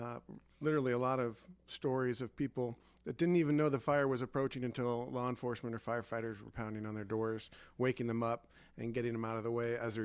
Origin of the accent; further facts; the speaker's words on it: Sonoma County, California, United States; Born and raised in Sonoma County, that's correct.